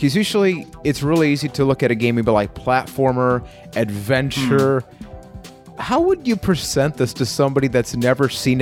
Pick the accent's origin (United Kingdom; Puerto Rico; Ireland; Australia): Puerto Rico; I am from Puerto Rico